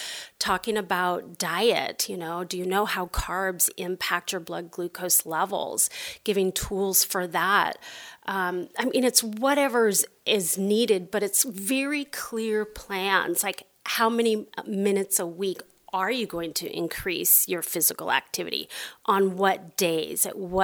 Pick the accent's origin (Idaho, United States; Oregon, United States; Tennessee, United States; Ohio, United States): Idaho, United States; I'm from Northern Idaho, so it's great to be here.